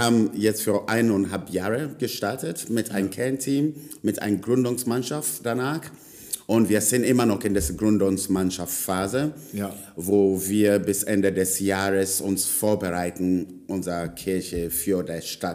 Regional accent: Ghana; also born or lived in England; now in Germany; lebe seit ca. 25 Jahren hier in Deutschland. Ursprünglich komme aus Ghana, geboren in England

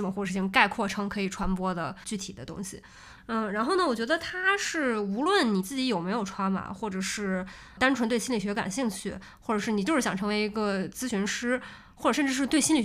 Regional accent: Shaanxi, China; 然后因为我是陕西人所以一下就听出来这个细节了

